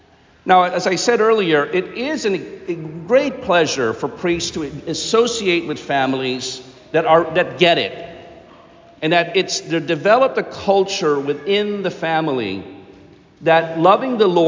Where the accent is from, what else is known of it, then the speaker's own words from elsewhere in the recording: Philippines; I know as a youngster, being Filipino, I had no idea you could not practice the faith.